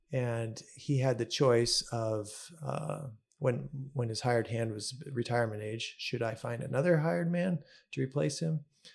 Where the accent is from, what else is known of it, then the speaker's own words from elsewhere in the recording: Edwall, Washington, United States; And I just look at my hometown of Edwall.